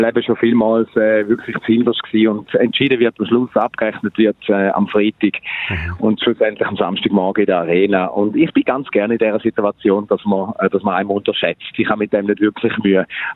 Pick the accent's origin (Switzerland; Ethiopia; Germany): Switzerland; Eastern Switzerland; Nein, wir sind Ostschweiz. Und wir sind dort die Heime am schönsten Fleck von dem Land.